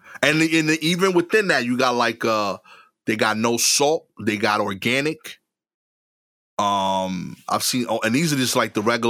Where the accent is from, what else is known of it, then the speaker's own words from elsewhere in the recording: New York, United States; Now I will put the caveat that like as a New Yorker, like to me, like DC is the South.